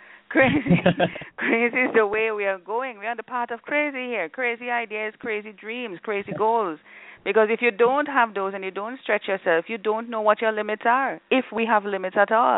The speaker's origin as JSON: {"language": "English", "country": "Trinidad & Tobago", "said": "I'm part Indian, part black. So I grew up in a community, not necessarily in Jamaica, but I'm originally from Trinidad"}